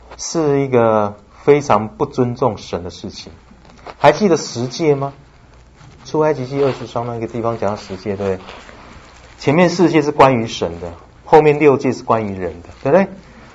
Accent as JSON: {"language": "Chinese", "country": "China", "said": "因为他怕我们中国人不太能够理解"}